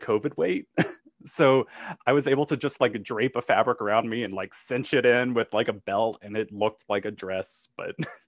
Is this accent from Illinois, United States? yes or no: yes; Carbondale, Illinois, United States; So like the drag scene here, or the drag scene I grew up with in Carbondale, was kind of more pageant focused